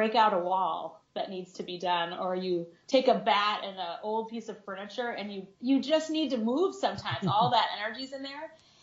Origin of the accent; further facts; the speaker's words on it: Des Moines, Iowa, United States; I'm from Des Moines, Iowa. I live in Des Moines, Iowa. So it's the Midwest